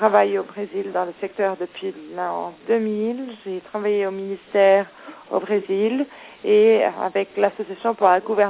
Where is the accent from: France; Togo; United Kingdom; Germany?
Germany; now in Brussels, Belgium; je travaille pour la Commission européenne. Je suis allemand et à l'heure actuelle, j'habite à Bruxelles.